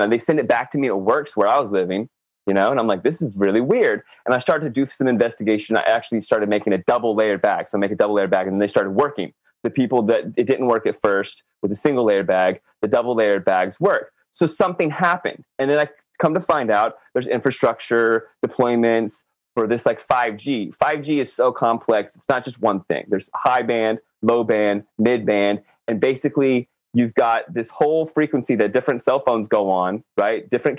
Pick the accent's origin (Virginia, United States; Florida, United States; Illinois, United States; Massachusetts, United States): Virginia, United States; I grew up in outside of DC on the East Coast of the US, right? I grew up in Virginia, right outside of Washington, DC.